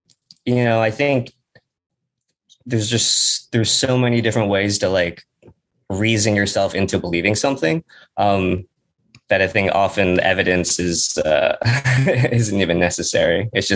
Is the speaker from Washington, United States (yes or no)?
no; Michigan, United States; also born or lived in South Korea; Michigan, South Korea, if we're going way back, but Michigan. I grew up in Michigan.